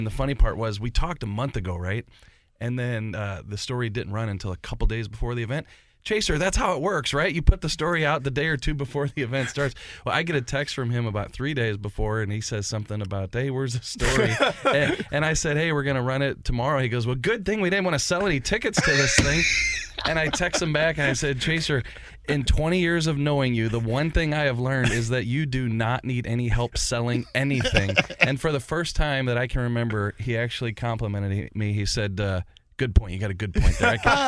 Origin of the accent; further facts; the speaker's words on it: St. Louis, Missouri, United States; I mean, I grew up in St. Louis and watched the Blues in the 80s, 90s